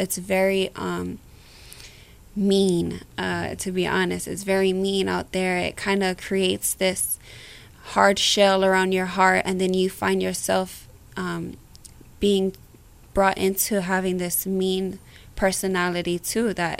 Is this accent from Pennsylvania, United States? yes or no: no; Waianae, Hawaii, United States; Oh, it's hardcore out there, I tell you.